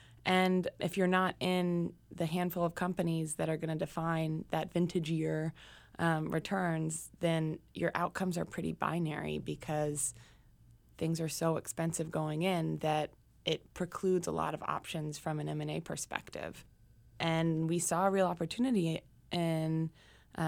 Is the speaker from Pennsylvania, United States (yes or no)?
yes; Pittsburgh, Pennsylvania, United States; And I grew up basically on the Carnegie Mellon campus.